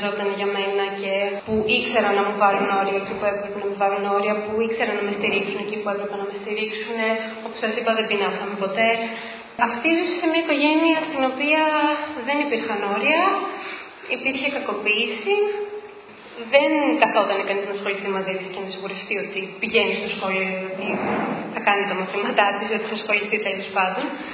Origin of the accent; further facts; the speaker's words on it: Greece; Για παράδειγμα, εγώ είμαι Ελληνίδα και ζω στην Ελλάδα.